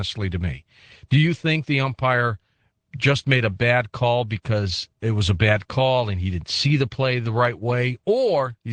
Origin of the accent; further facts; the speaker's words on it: St. Louis, Missouri, United States; And they must be in mourning in my hometown of St. Louis today.